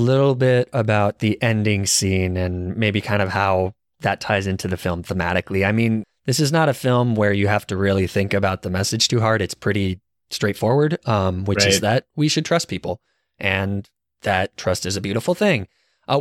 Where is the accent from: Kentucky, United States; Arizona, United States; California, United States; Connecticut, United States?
Arizona, United States; I guess I'm from Arizona, so maybe I'm supposed to pick Tail because they're the desert